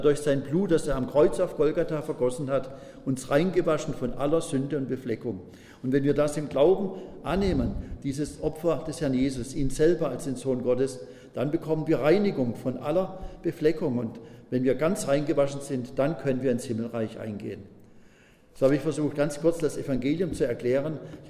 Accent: Pforzheim, Baden-Württemberg, Germany; Die meisten Gemeinden in meiner Heimatstadt Pforzheim

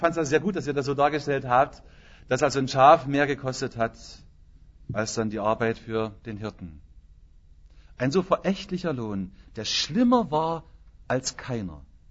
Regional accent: Germany; Und wir wissen das ja als Deutsche auch allzu gut, was eine Grenze bedeutet.

